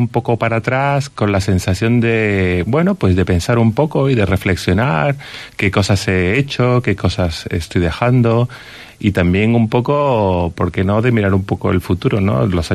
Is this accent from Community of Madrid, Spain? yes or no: no; León, Castile and León, Spain; Yo llevo muchos años aquí viviendo en León. Yo me considero leonés